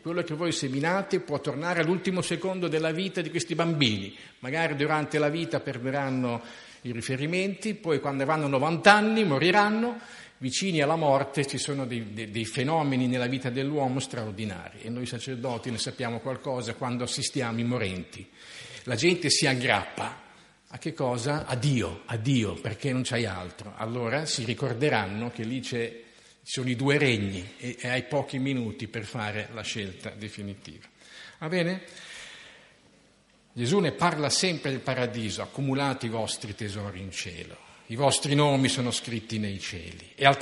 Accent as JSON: {"language": "Italian", "town": "Bologna", "region": "Emilia-Romagna", "country": "Italy", "said": "Comunque, sono bolognese, quindi a Bologna frequentavo la mia parrocchia."}